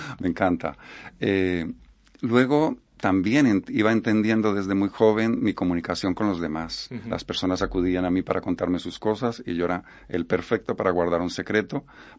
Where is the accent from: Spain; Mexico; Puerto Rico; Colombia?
Colombia; Nací en Colombia, me desarrollé en el campo, luego uh-huh. Nos fuimos a la ciudad